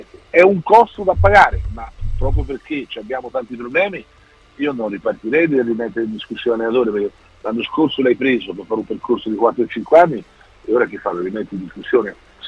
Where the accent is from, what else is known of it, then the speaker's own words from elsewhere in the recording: Tuscany, Italy; come si dice in Toscana dalle mie parti